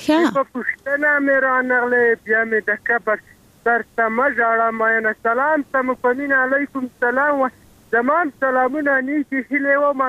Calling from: Band Chak, Maidan Wardak, Afghanistan

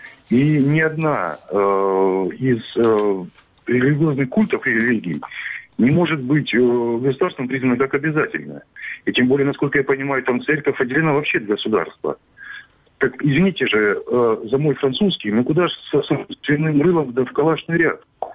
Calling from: Luhansk, Luhansk Oblast, Ukraine

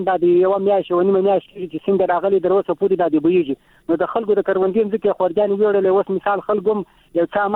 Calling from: Helmand, Afghanistan; د شایسته هلمند څخه

